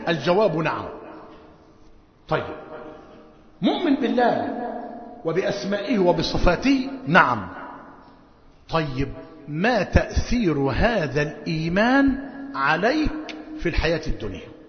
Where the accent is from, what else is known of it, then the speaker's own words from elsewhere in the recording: Egypt; ونحن في موسم في قريتنا وفي قرى مصر موسم حصاد القمح